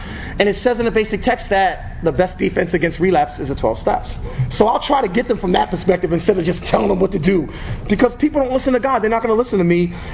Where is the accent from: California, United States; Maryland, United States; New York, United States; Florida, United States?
New York, United States; now in Suffolk County, United States; because I'm from Nassau, my whole recovery started in Nassau, but I live out in Suffolk County now on an island